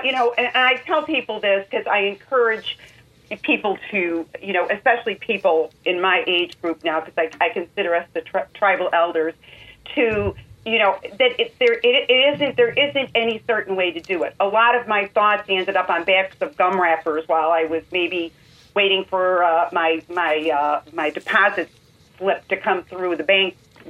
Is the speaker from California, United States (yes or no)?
no; Chicago, Illinois, United States; a lot of it, is written with that Chicago droll humor, you know, too, because, you know, I am a Chicagoan.